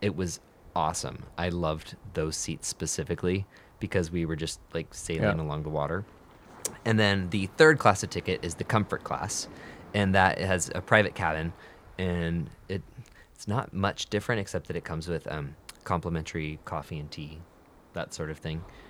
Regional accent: Seattle, Washington, United States; again, we're from Seattle, so we're talking mainly from the Seattle area.

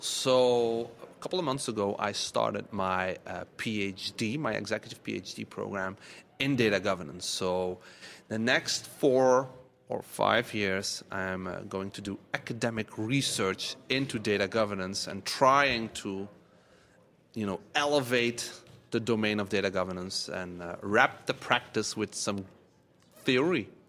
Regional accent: Tennessee, United States; No. It's I'm from Tennessee.

